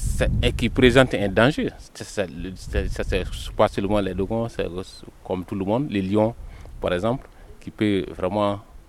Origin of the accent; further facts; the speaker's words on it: Kassa, Mopti, Mali; Bon, je suis Dogon. Je suis originaire du cercle de Koro, précisément dans l'arrondissement de Diankabou et le village de Kassa.